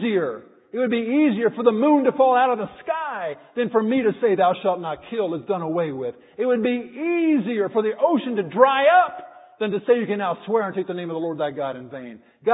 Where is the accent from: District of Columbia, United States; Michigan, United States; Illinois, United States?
District of Columbia, United States; Washington, D.C.; And anytime we go, I grew up in Washington, D.C. I love the place.